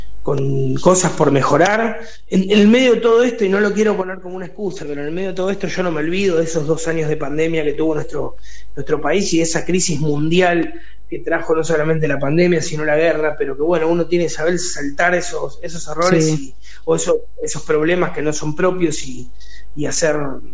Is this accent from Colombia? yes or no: no; Berisso, Buenos Aires Province, Argentina; y en Berizo, yo soy de Berizo.